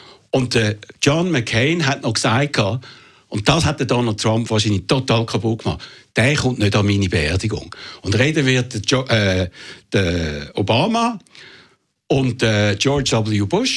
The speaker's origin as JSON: {"language": "German", "country": "Switzerland", "said": "Als Schweizer."}